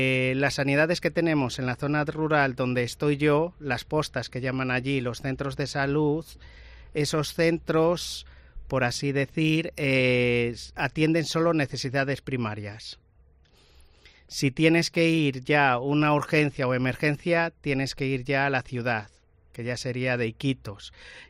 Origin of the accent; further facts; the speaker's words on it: Castile and León, Spain; Bueno, yo soy de un pueblo de Zamora que se llama Sitrama de Tera.